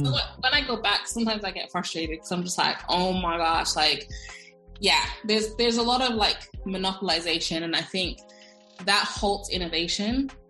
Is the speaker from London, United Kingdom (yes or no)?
yes; London, United Kingdom; born there; I was born in London, thank you.